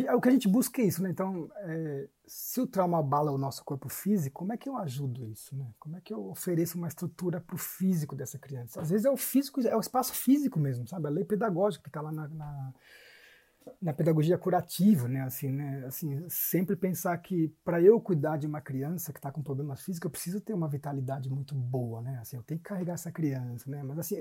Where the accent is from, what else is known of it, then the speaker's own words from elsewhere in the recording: São Paulo, Brazil; born there; na Monte Azul, onde eu nasci.